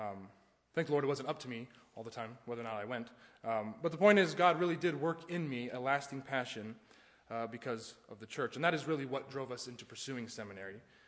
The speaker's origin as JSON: {"language": "English", "region": "Georgia", "country": "United States", "tie": "born or raised there", "said": "she's from Tennessee and I grew up in Georgia."}